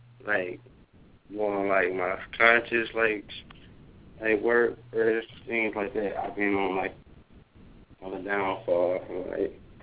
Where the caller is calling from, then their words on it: Detroit, Michigan, United States; Caller from Detroit.